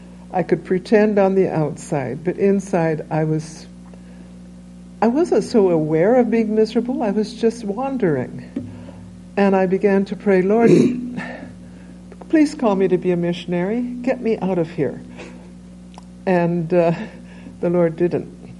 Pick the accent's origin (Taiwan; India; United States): India; My parents were with WGM for 40 years in India. I was raised in India. And my older brother had died there, been buried there. I was the eldest, and then my younger brother, 1 year younger than I. We grew up in the villages